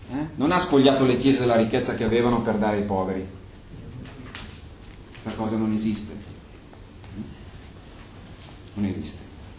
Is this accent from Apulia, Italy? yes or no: no; Milan, Lombardy, Italy; Io vengo da Milano.